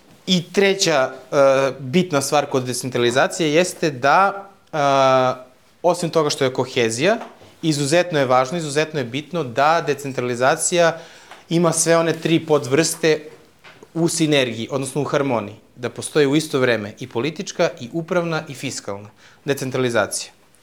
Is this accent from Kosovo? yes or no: no; Niš, Nišava District, Serbia; ja kao Nišlija